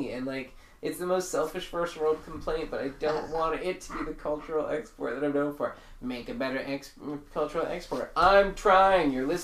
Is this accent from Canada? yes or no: yes; Nova Scotia, Canada; when I tell them I'm from Nova Scotia.